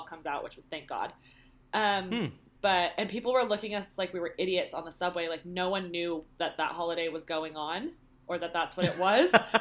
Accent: United States; accent: American; whereas I try to hide my American accent

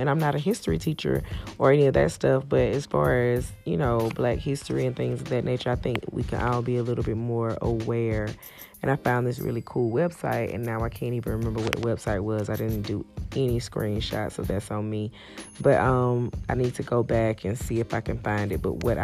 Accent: Georgia, United States; I grew up and born and raised in Mitchell County all my life. And I am 7 minutes away from Camilla, Georgia

